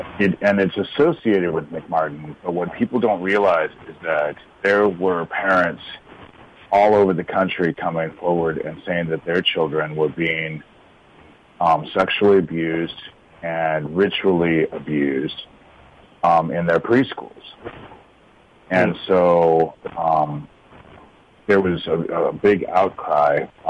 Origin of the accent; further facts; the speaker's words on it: Omaha, Nebraska, United States; born there; Well, again, I was born in Omaha.